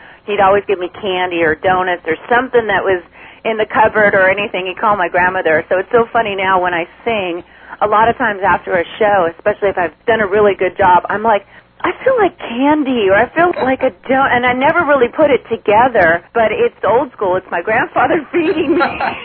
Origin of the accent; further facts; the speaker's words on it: Norwalk, California, United States; I'm coming from Norwalk, which we didn't have any hills or anything like that. It was all flatlands and tons of buildings.